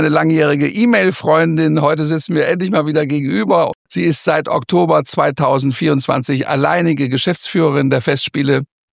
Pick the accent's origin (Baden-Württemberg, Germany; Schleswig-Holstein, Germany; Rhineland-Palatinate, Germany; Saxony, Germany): Rhineland-Palatinate, Germany; Mainz; born there; Ich bin Musiker, Kabarettist, Entertainer, geboren in Mainz